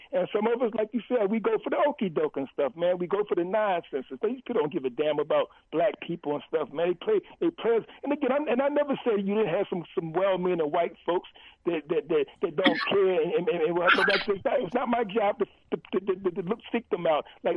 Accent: Missouri, United States; I'm like you. I'm from the Show Me State.

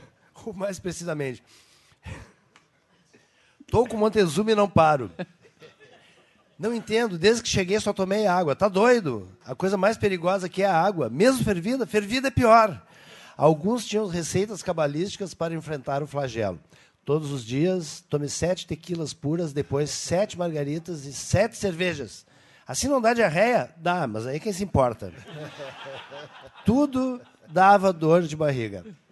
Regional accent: Rio Grande do Sul, Brazil; Eu sou gaúcho também, mas eu sou do outro tipo.

